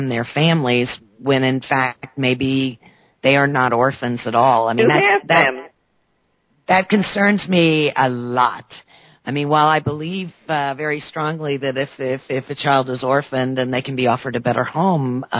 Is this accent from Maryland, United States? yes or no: no; New Orleans, Louisiana, United States; I mean, I come from New Orleans. I mean, I grew up with Creole.